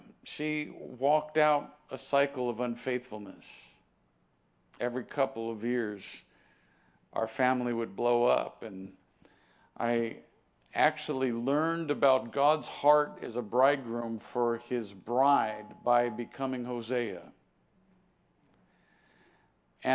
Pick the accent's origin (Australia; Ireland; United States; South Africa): United States; New England; It actually happened while I was away at a conference in New England, my hometown, my region